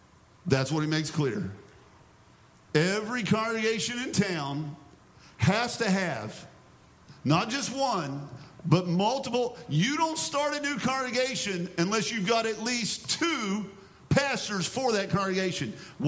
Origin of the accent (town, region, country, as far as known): West Virginia, United States